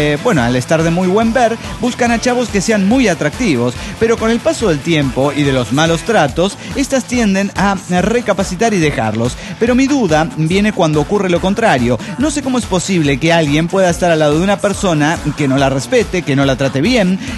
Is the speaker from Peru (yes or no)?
no; Mexico City, Mexico; now in Chile; desde desde Chile, pero soy chilango